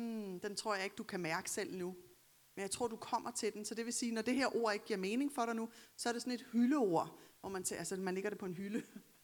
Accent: Capital Region of Denmark, Denmark; vi voksede op i Storkøbenhavn

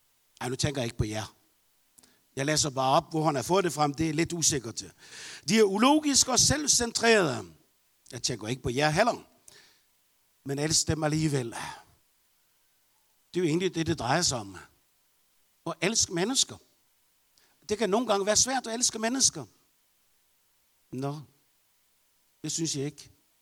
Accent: Bornholm, Capital Region of Denmark, Denmark; also born or lived in Norway / Tanzania; Når man er født og vokset op på Bornholm med både 4 år i Norge og 42 år i Tanzania, så bliver man lidt anderledes.

